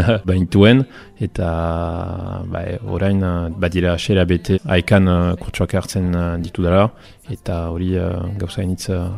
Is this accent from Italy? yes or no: yes; Tuscany, Italy; Basque is a second language; now in France; ongeta sortzi urte ditut eta emeritzen bizi naiz. Italiakoa naiz, Toskanakoa, baina 2000 eta batetik euskaren bizi naiz. Ziburu eta Donibane loitzunen artean handiten nintzen.